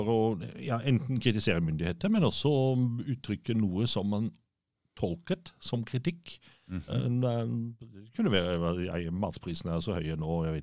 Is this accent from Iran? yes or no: no; Austria; Norwegian is a second language; moved away as an adult; now in Norway; Jeg kommer fra Østerrike.